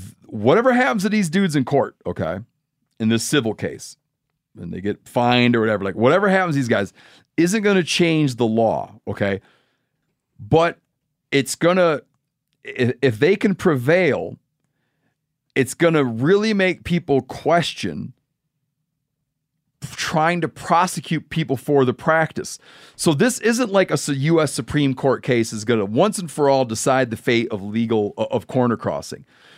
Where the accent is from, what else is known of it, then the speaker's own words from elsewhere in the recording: Michigan, United States; I want to pick up taking on, in my home state of Michigan, first getting Sandhill Crane.